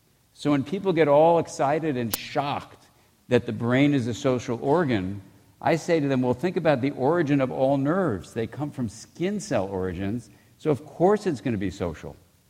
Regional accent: California, United States; I can say that because I am from California.

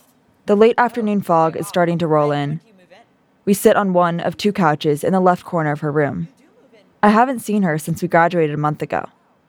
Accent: California, United States; decided that I still wanted to vote in California. I realized the issues felt more urgent to me in my home state.

